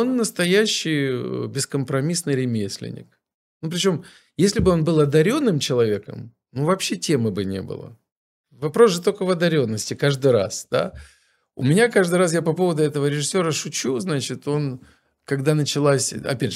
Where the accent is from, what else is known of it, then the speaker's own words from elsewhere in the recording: Ukraine; Ну, это, как, например, в Украине у меня на родине.